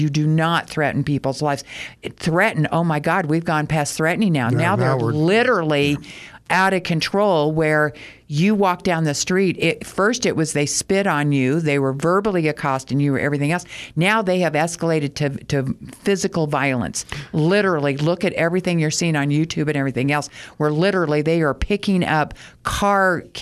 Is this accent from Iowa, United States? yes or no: no; Prescott, Arizona, United States; To my knowledge, and I grew up in Prescott.